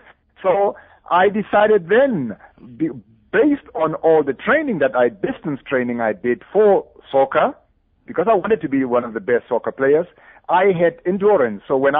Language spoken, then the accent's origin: English; Cullinan, Gauteng, South Africa; also born or lived in Hammanskraal / Atteridgeville; Yes, I grew up in Cullinan and stayed there until at age 12.